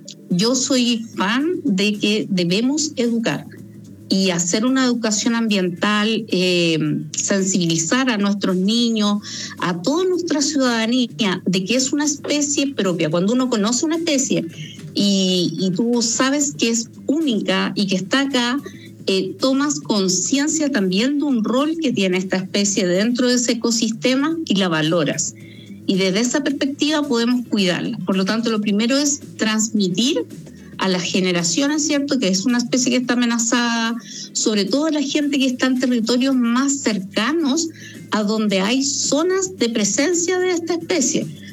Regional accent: Chile; seríamos nosotros como chilenos los que seríamos los culpables

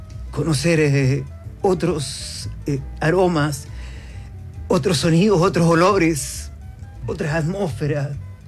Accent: Concepción, Biobío, Chile; Entonces, como yo vengo de Conce.

